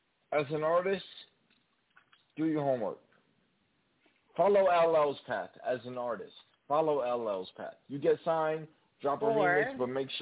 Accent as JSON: {"language": "English", "town": "Bronx", "region": "New York", "country": "United States", "said": "I'm from the Bronx."}